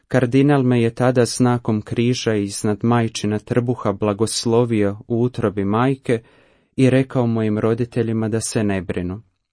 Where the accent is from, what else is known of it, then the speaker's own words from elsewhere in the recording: Zagreb, City of Zagreb, Croatia; Imam 23 godine, rođen sam u Zagrebu, rodom sam iz župe Svetog Pavla Apostola u Retkovcu u Zagrebačkoj Dubravi. Dolazim iz suvremene europske katoličke obitelji.